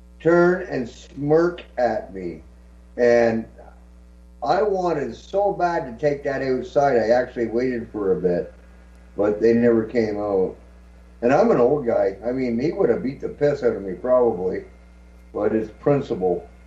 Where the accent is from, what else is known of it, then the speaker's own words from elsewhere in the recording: Canada; I'm Canadian. I speak English. And this is my country